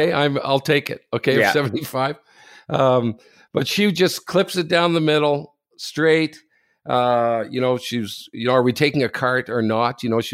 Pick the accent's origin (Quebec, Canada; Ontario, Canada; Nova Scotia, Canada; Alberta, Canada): Ontario, Canada; Sudbury; This is in Sudbury, my hometown.